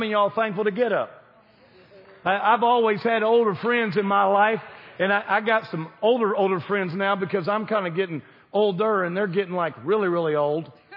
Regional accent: Bowling Green, United States; As I grew up here in Bowling Green, I never heard anybody go to the Minute Mart

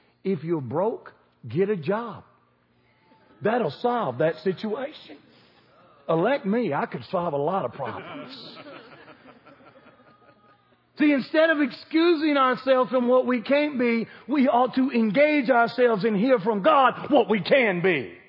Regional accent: Bowling Green, United States; As I grew up here in Bowling Green, I never heard anybody go to the Minute Mart

